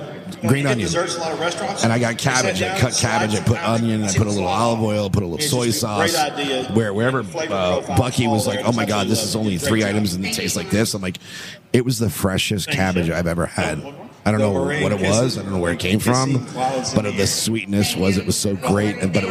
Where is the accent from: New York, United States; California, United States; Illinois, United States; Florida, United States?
Florida, United States; Miami; I just wanted to make sure because, you know, we're from Miami, so if you say cocina, we say pig.